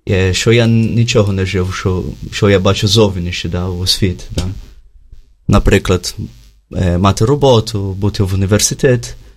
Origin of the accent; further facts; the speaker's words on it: Brazil; Ukrainian is a second language; Я взагалі з Бразилії